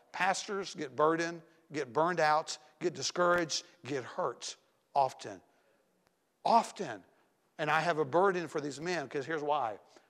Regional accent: Tennessee, United States; And I always say, well, I'm from Tennessee.

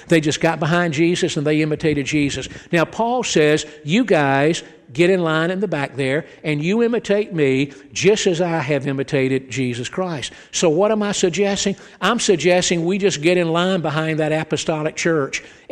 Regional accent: Atlanta, Georgia, United States; Coca-Cola. I'm from Atlanta. Y'all can probably tell by the way I talk, I'm not from here, okay? Atlanta's the birthplace of Coca-Cola

